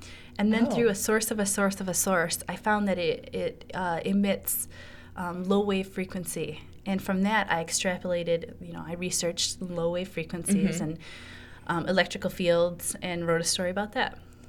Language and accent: English; Philippines; now in United States; I'm a Filipina Michigan writer.